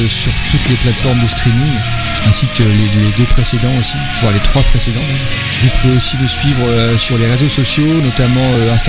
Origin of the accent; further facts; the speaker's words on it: Normandy, France; on vient donc de Normandie entre Caen et Granville.